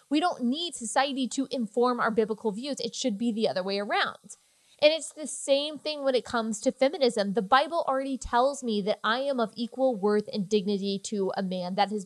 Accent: Texas, United States; I'm a Christian and I'm white. And oh, dang it, I'm a Republican. I'm from Texas.

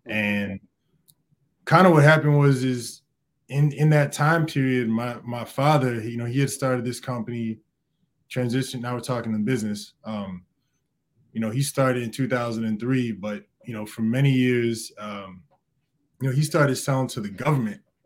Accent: Illinois, United States; personally grew up in the northern suburbs of Chicago, about 45 minutes north.

